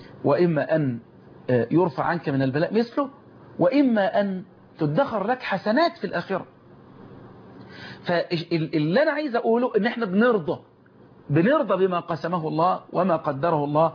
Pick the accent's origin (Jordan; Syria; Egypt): Egypt; اللهم احفظ بلدنا مصر وسائر بلاد المسلمين.